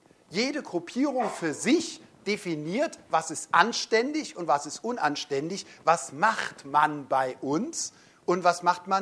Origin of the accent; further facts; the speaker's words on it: Cologne, North Rhine-Westphalia, Germany; ich komme aus Köln, bin erst als Teenager zum Glauben gekommen und dann kam ich so nach Süddeutschland